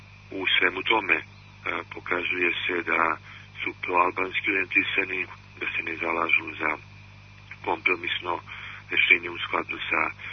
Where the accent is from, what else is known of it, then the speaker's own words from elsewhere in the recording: Montenegro; now in Serbia; mi ljudi poreklom iz Crne Gore, Srbi iz Crne Gore